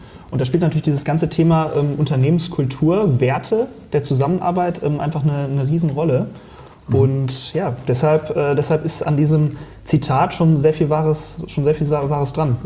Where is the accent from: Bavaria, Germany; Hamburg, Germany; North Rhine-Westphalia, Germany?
North Rhine-Westphalia, Germany; Detmold; also born or lived in Lemgo; ich bin am Fuße des Hermannsdenkmals aufgewachsen. Und genau, also meine Heimat ist Detmold, bin in Lemgo geboren.